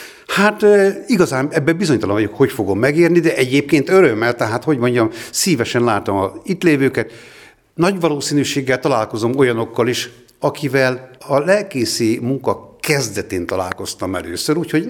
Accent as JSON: {"language": "Hungarian", "region": "Borsod-Abaúj-Zemplén", "country": "Hungary", "said": "egy teljesen tradicionális református családban nőttem fel. Hegyaljai vagyok"}